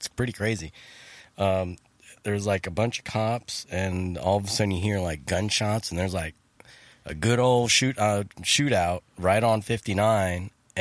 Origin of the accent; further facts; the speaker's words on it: Oakland, California, United States; Yeah, I'm from Northern California.